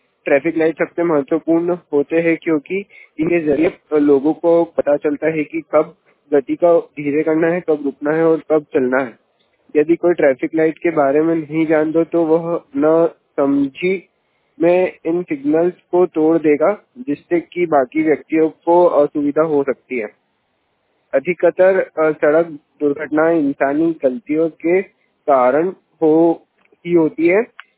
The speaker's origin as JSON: {"language": "Hindi", "town": "Indore", "region": "Madhya Pradesh", "country": "India", "said": "मैं इंदौर से हूँ।"}